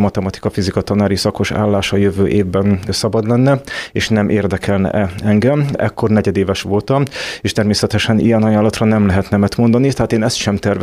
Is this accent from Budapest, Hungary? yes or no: no; Csengőd, Bács-Kiskun, Hungary; Én nem kiskunhalasi származású vagyok, de a közelből, Csengődről származom, ott töltöttem gyermekéveim